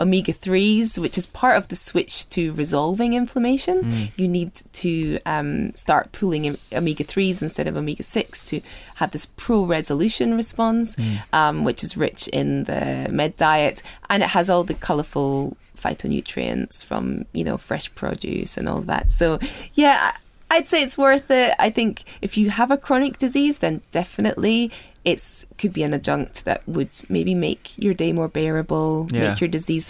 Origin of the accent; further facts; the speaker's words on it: Scotland, United Kingdom; I'm Scottish.